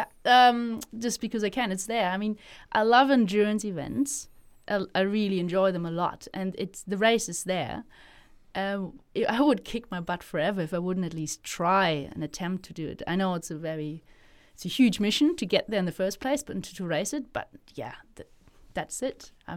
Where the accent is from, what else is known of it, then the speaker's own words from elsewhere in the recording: Germany; moved away; growing up in Germany, there is a very different mindset, or in Europe in general.